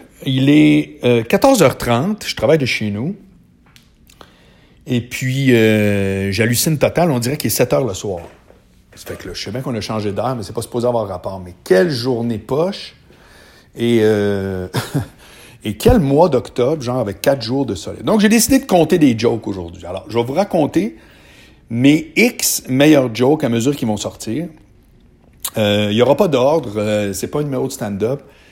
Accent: Charlesbourg, Quebec, Canada; moi je viens de Charlebourg

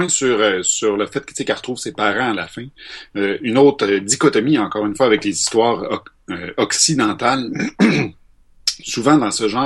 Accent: Quebec, Canada; accent: Quebec; avec mon accent québécois.

